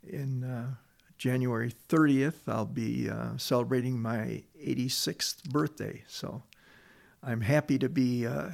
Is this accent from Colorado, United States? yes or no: no; Detroit, Michigan, United States; And of course, it's growing up in Detroit with the museum and Greenfield Village, you just can't help but be interested in automotive history.